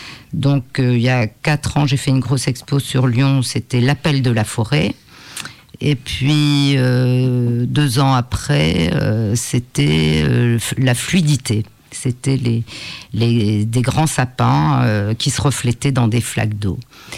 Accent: Morocco; born there; Je suis née au Maroc. Et là, il n'y avait pas vraiment de musée ni de galerie

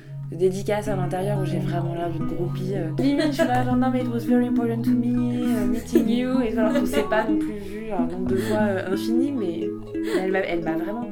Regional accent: France; parce que je suis française

